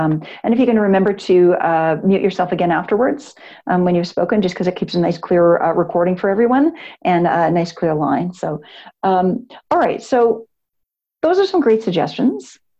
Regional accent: Calgary, Alberta, Canada; I'm from Calgary, Alberta, Canada.

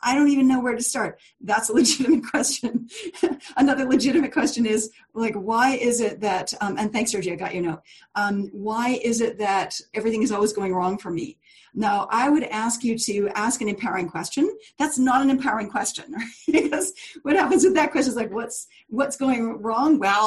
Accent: Canada; I'm Canadian.

